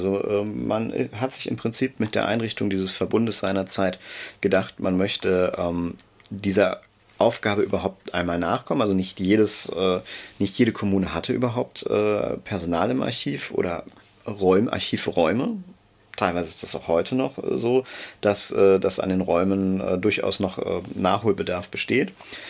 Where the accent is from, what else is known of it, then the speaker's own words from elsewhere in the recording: Siegburg, North Rhine-Westphalia, Germany; Ich bin jetzt in Lohmar, an einem interkommunalen Archivverbund Archivar. Und Lohmar ist direkt, ja, die Nachbarstadt, meine Heimatstadt Siegburg.